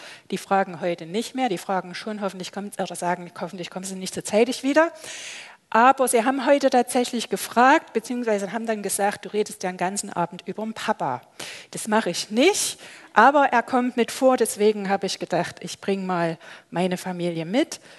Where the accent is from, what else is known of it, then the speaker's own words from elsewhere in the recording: Freiberg, Saxony, Germany; ich komme aus Freiberg, bin jetzt 20 Jahre in dem Beruf therapeutische Seelsorgerin